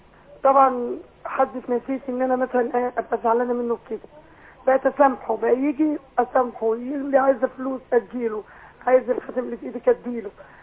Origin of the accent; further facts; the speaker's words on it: Faiyum, Faiyum Governorate, Egypt; أنا من الفيوم